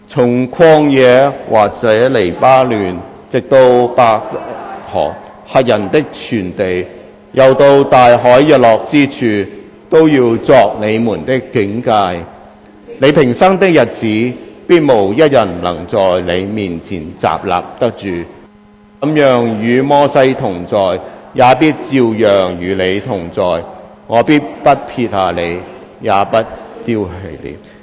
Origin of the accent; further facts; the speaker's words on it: Hong Kong; moved away as an adult; 我过来由香港过来香港读书读大学的时候